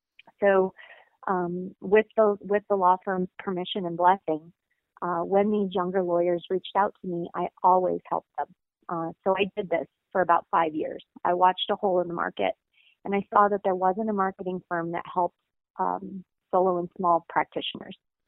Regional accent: Denver, Colorado, United States; And I grew up here in Denver. I went to school at MSU Denver, and I haven't left.

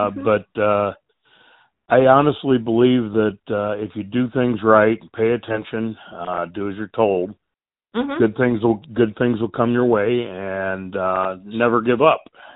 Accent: Massillon, Ohio, United States; now in Montana, United States; I grew up in Massillon, Ohio, which is a Midwest steel town, and I always dreamed to be an actor, but, you know, in a steel town, you get up and go to work.

